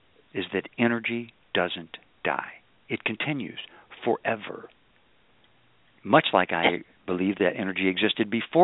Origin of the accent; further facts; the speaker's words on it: Kentucky, United States; She was from South Carolina, and I'm from Kentucky, and so we always had that bond.